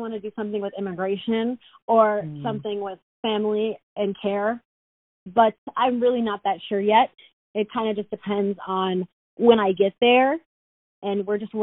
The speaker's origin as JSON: {"language": "English", "country": "United States", "tie": "born or raised there", "said": "although I was born in America, I've never been anywhere else, that I don't belong here."}